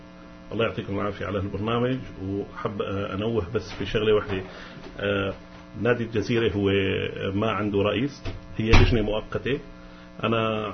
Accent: Syria; now in Canada; نحن سوريين أولا وأخيرا،

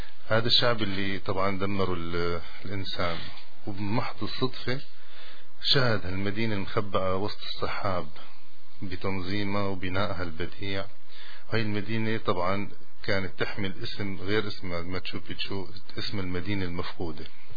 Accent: Syria; عندنا بسوريا

